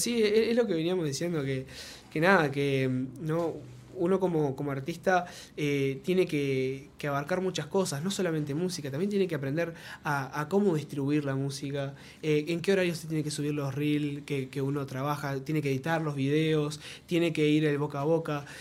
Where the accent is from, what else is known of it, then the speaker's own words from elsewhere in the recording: Nueva Helvecia, Colonia, Uruguay; now in Montevideo, Uruguay; hasta ahora que estoy acá en Montevideo, porque yo vengo de Nueva Helvecia. Y precisamente allá no tenemos nada.